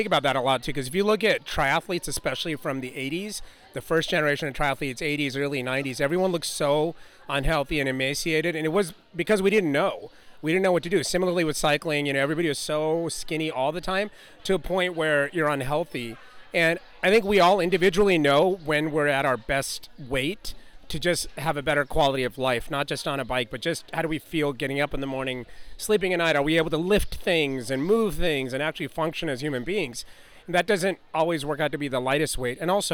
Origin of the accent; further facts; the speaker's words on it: Colorado, United States; And I just so happened I grew up in Colorado with Jonathan Vauders.